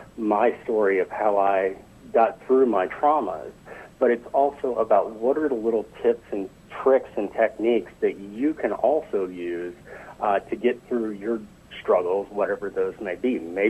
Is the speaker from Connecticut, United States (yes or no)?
no; High Hill, Missouri, United States; I'm from a small town that's much, much smaller than Hermiston. I grew up in High Hill, Missouri, which has a population of less than 200 now.